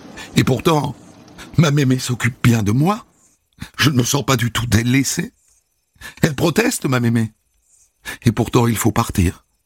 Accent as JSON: {"language": "French", "town": "Saint-André", "region": "Réunion", "country": "France", "tie": "born there", "said": "Je suis né à Saint-André-de-la-Réunion le 27 mai 1959."}